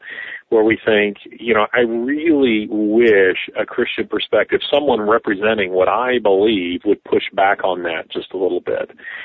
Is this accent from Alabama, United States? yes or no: yes; Birmingham, Alabama, United States; I'm from Birmingham, Alabama, and married, have four wonderful children. And I'm a Christian